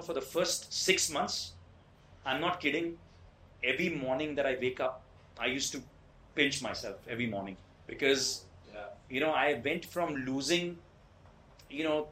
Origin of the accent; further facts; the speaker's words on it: Ahmedabad, Gujarat, India; being a Gujju, you know, growing up in Ahmedabad